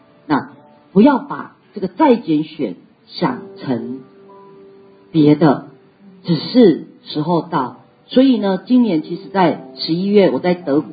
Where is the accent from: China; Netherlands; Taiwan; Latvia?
Taiwan; 要修在我们台湾话就是说